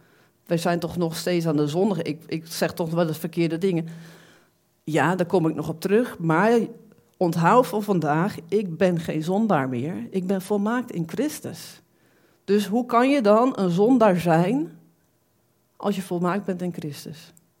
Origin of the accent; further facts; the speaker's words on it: Zwinderen, Drenthe, Netherlands; Ja, ik kom uit Drenthe. Nou, hartstikke leuk. Ik kom ook uit Drenthe.